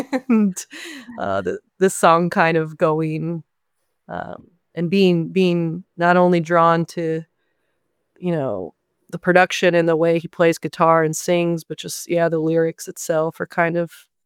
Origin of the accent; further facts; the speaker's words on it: Indiana, United States; I grew up in Indiana, so I'd take these drives out into sort of the cornfields and the more rural areas